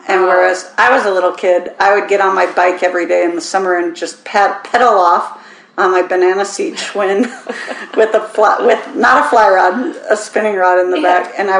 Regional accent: Minnesota, United States; So I grew up in Minnesota.

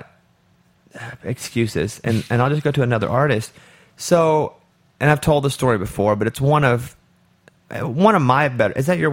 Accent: Arkansas, United States; listen, I grew up in Arkansas.

